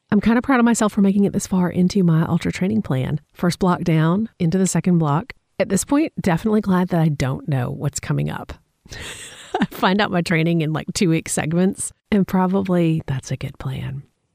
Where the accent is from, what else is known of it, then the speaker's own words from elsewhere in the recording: Atlanta, Georgia, United States; I'm from Atlanta originally, and Atlanta is very hilly.